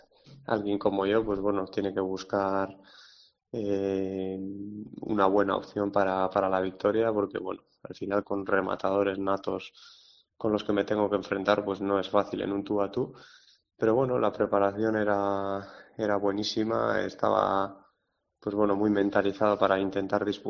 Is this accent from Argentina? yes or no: no; Guernica, Basque Country, Spain; recibir el calor del público, las calles abarrotadas, pasar por Guernica, por mi pueblo, y bueno, ver todo ese gentío animando